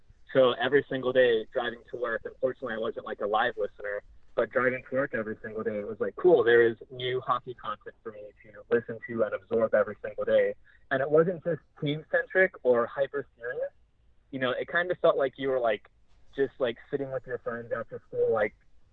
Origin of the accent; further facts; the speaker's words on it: Miami, Florida, United States; I was essentially a lapsed hockey fan growing up in South Florida, like Miami in particular.